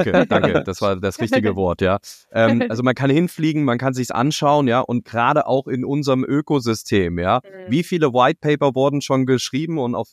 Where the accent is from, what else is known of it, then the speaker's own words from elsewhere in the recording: Germany; ich jetzt als Deutscher könnte mir nicht vorstellen